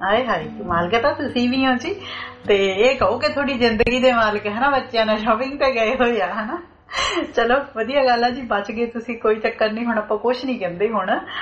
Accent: Ludhiana, Punjab, India; moved away as an adult; ਮੈਂ ਤਾਂ ਲੁਧਿਆਣੇ ਤੋਂ ਆ, ਬਠਿੰਡੇ ਤੋਂ ਨੀ ਹੈਗੀ ਮੈਂ

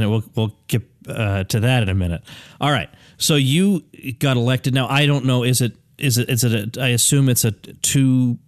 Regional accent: Massachusetts, United States; But I grew up in Massachusetts, and I never thought of Maine as being particularly conservative

